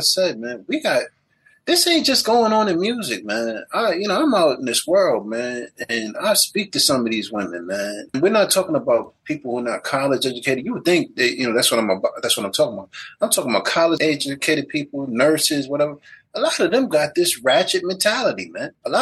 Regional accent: Brooklyn, New York, United States; Actually, you know, growing up in Brooklyn, I've seen the Guardian Angels.

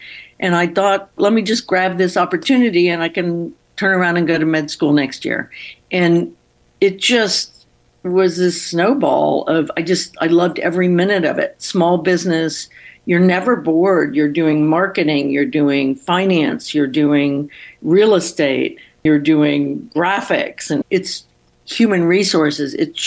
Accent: Ann Arbor, Michigan, United States; I grew up in Ann Arbor, Michigan, which is it has the University of Michigan.

